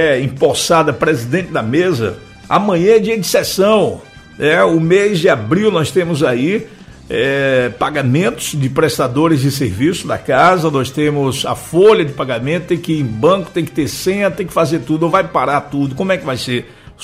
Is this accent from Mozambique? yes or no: no; Lagoa Encantada, Brazil; sou da Lagoa Encantada. Queria saber que dia vai chegar merenda pra escola.